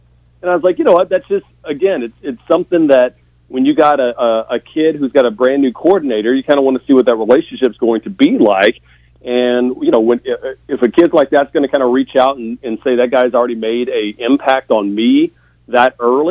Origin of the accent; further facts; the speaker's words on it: Baton Rouge, Louisiana, United States; I mean, I'm from Baton Rouge